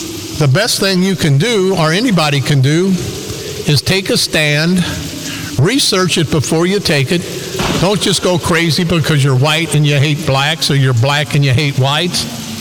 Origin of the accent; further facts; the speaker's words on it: United States; I did that because I'm proud of being an American.